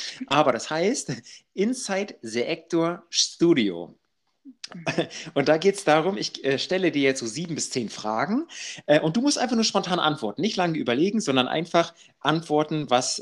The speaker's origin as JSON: {"language": "German", "region": "Northern Germany", "country": "Germany", "said": "Ich komme ja aus dem Norden, hört man ja auch vom Dialekt."}